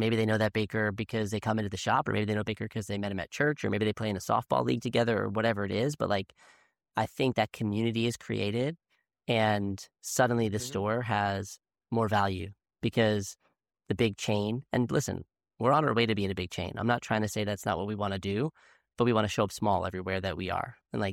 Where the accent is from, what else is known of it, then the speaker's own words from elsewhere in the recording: Point Pleasant Beach, New Jersey, United States; I was born in Point Pleasant Beach, New Jersey, you know, grew up on summers at the shore